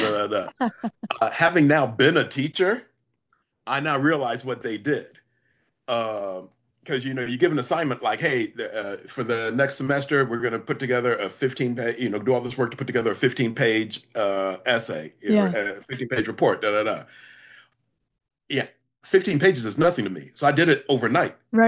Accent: Franklin, Indiana, United States; also born or lived in London, England; So I was actually born in London, and then we moved to America when I was young. I was 6 years old. So I moved from London, England, to that booming metropolis known as Franklin, Indiana.

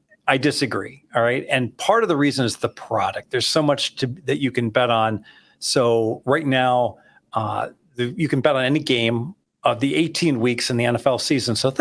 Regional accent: Dayton, Ohio, United States; growing up in Ohio, Dayton, Ohio

